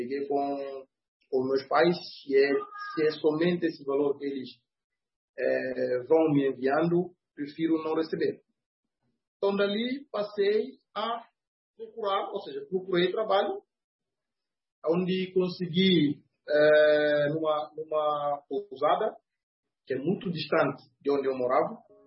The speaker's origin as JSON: {"language": "Portuguese", "region": "Bissau", "country": "Guinea-Bissau", "tie": "born or raised there", "said": "Eu sou natural da Guiné-Bissau, de uma família humilde, pai e mãe ainda de vida, 2 irmãos mais velhos, 3 irmãs mais novas e 2 irmãs mais velhas. Eu estudei lá em Bissau"}